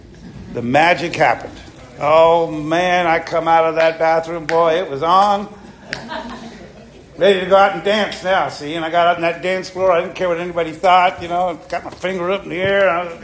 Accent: Fresno, California, United States; I was raised in Fresno, and I decided all my problems are in Fresno

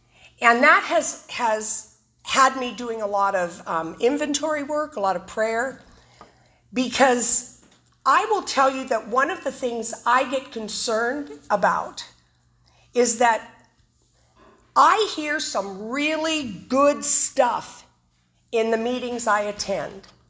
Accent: Modesto, California, United States; I am from Modesto, California

